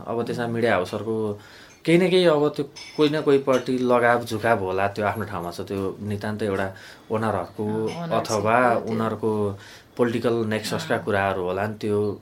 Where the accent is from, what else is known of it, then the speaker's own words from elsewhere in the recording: Bagmati, Nepal; म जुन गाउँबाट यहाँसम्म आइपुगेको छु, भनेपछि त्यहाँनिर अझै पनि पत्रिकाको भ्यालु बढी छ। भनेपछि मेरो जस्तो गाउँ, म यहाँबाट 70 किलोमिटरमा मेरो गाउँ पुग्छु